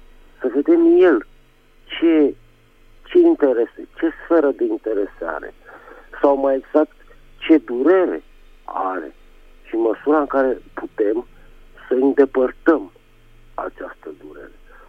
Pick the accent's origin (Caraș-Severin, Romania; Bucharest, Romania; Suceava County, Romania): Bucharest, Romania; din București.